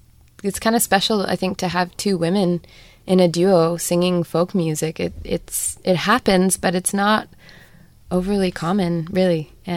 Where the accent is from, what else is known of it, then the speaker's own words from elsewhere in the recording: Canada; So I think it's fairly unique to growing up in Canada